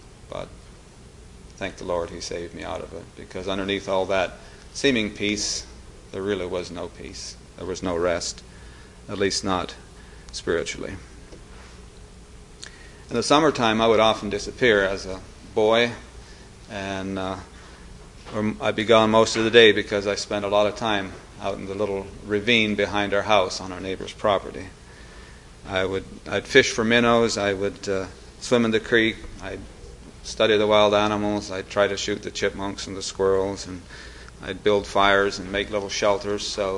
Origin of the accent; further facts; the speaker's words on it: Atlantic, Pennsylvania, United States; born there; I was born in Crawford County, Pennsylvania, in the little village of Atlantic. It was a quiet little town. It had a gas station, a Methodist church, a grocery store, and not much else.